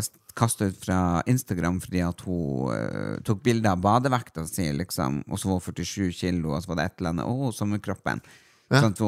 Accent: Nordland, Norway; Men jeg er fra Nordland.

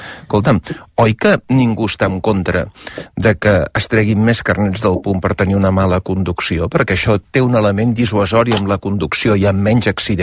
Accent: Mataró, Catalonia, Spain; jo sóc de Mataró.

